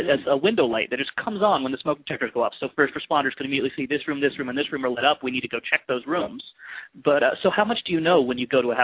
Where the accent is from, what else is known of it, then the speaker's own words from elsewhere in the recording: Texas, United States; Well, I'm from Texas, so that's a little far away.